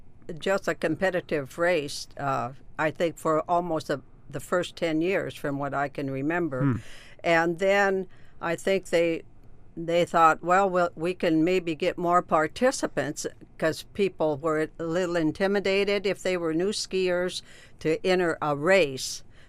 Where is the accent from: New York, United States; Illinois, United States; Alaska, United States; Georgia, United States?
Alaska, United States; You know, growing up in Alaska and the darkness in the wintertime